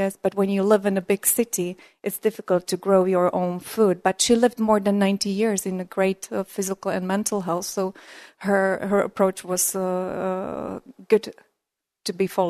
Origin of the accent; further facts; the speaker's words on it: Slovakia; Thank you very much. … from Slovakia.